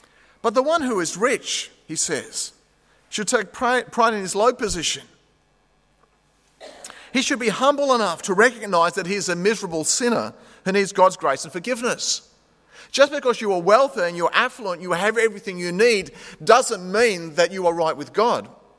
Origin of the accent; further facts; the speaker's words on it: Australia; And friends, growing up in Australia